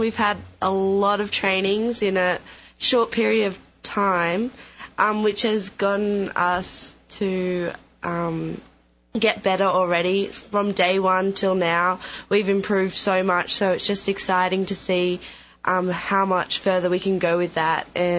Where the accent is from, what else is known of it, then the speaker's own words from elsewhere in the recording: Canberra, Australian Capital Territory, Australia; moved away as an adult; now in United States; So I'm from Australia. I live in the capital of Australia, Canberra, which is around 3 hours from Sydney. I moved to Texas last year to come to Blinn to play volleyball.